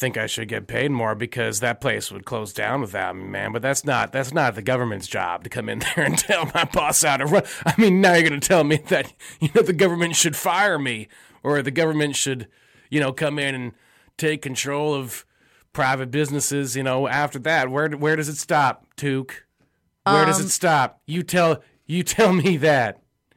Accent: Florida, United States; Well, I was born and raised in Florida, of course, greatest state in the nation.

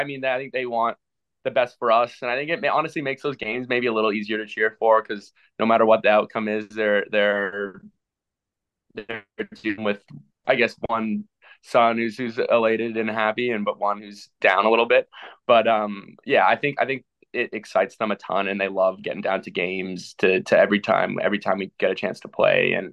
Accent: Canada; we grew up in Canada, not as many kids play football as they do in the States.

